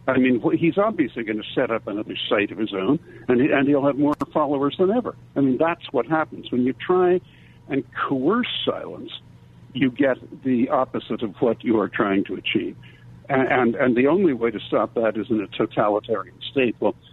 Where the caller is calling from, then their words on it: Canada; Sebastian, I'm speaking from Canada, which is, of course, not far away, but it is a foreign country.